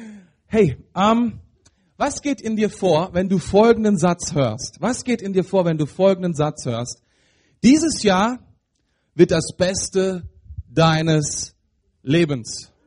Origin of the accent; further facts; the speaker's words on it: Germany; Was ist, wir sind ja Deutsche, ne? Und wir sind ja gewohnt daran, immer ein bisschen kritisch zu denken.